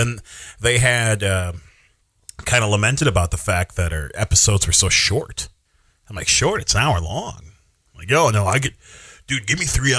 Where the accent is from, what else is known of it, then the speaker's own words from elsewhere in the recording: Minnesota, United States; I grew up in Minnesota, so.